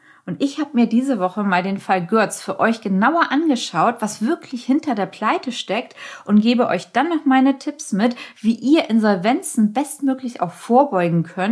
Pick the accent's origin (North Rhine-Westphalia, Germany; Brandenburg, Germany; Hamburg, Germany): Hamburg, Germany; Ich kenne es seit Kindertagen als Hamburgerin.